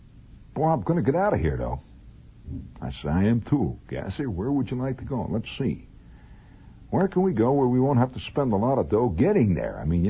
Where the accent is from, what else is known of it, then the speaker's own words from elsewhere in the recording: Midwest, United States; He was from the West Coast. I was from the Midwest.